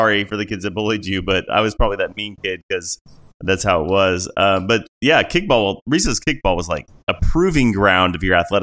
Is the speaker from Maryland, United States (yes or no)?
no; Illinois, United States; Like, I grew up in Illinois. We were talking, I now live in Southeast Tennessee, but I grew up essentially your neighbor in Illinois, Central Illinois.